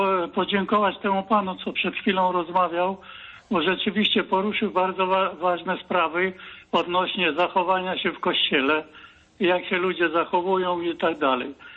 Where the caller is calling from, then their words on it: Szczecin, West Pomeranian Voivodeship, Poland; ja z Szczecina dzwonię